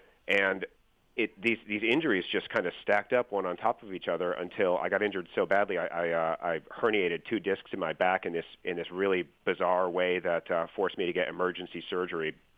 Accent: Milwaukee, Wisconsin, United States; I grew up in Milwaukee.

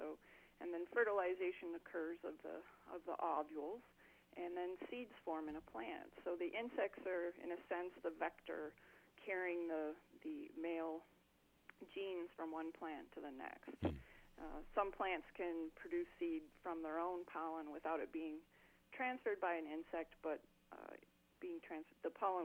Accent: Ontario, Canada; So I grew up north of Toronto in Canada, lived in Maryland for several years, and I've been in Minnesota for over 10 years now.

